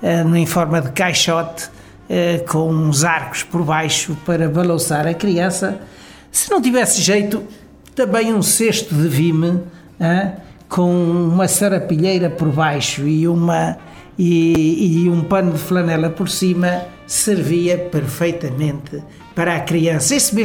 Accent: Aveiro, Centro, Portugal; born there; Eu nasci de facto numa cidade, a cidade mais rural, numa aldeia, a aldeia mais rural do concelho de Aveiro e atualmente continua a ser a mais pobre e a mais rural do concelho de Aveiro.

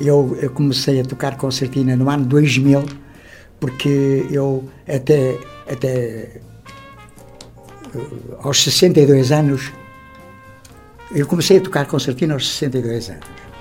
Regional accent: Viana do Castelo, Portugal; Eu, a minha terra é Viana também

